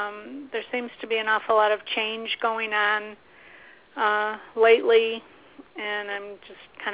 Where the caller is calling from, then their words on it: New York, United States; I'm calling from New York.